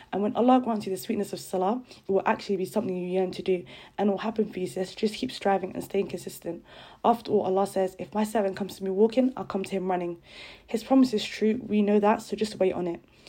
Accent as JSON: {"language": "English", "region": "London", "country": "United Kingdom", "said": "I'm from London"}